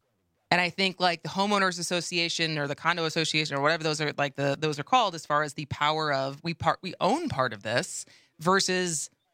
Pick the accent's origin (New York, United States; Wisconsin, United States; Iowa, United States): Wisconsin, United States; Madison; So we grew up in Nacoma, which only people who met from Madison or spent time in Madison probably know where that is.